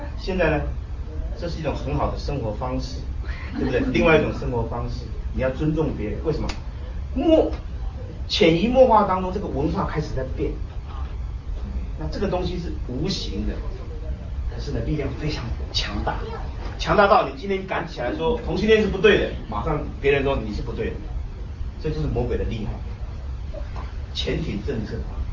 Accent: Taiwan; 那你讲可以，我们台湾人讲不行

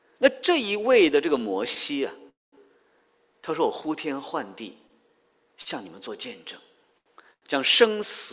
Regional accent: China; 我们中国人应该看，因为这个主人公跟我们中国是有关系的

